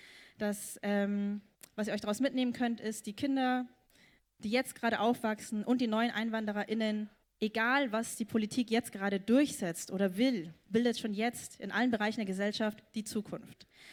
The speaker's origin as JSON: {"language": "German", "region": "Bavaria", "country": "Germany", "tie": "born or raised there", "said": "wie ich zum Beispiel aufgewachsen bin in Niederbayern. Einziges Ausländerkind in einem Gymnasium mit über 1.000 SchülerInnen."}